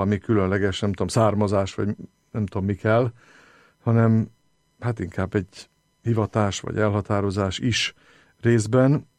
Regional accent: Budapest, Hungary; Budapesten születtem, egy testvérem van, tehát tulajdonképpen egy kis családban. Nőttem föl, anyai ágon Márionosztráról származik a család, az apai ág budapesti. Az anyai nagyszüleim ők reformátusok voltak

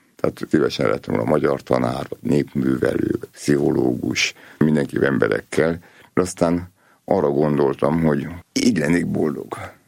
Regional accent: Nyíregyháza, Szabolcs-Szatmár-Bereg, Hungary; Nekem a vidék ez nem volt idegen, mert ugye mi vidéken nőttünk föl

